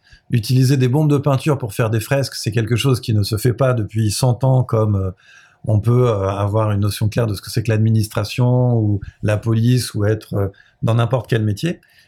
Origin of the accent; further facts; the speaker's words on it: France; je suis originaire des Oriels, précisément de ce qui s'appelait avant les Chamards. J'y ai habité de 0 à 10 ans et du coup j'ai fait mes premières années d'insouciance entre les tours, à courir et à jouer au foot.